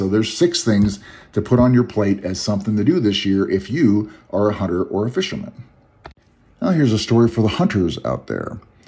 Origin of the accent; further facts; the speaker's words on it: Oregon, United States; I've learned a lot since my first Roosevelt elk hunt in the early 1980s in my home state of Oregon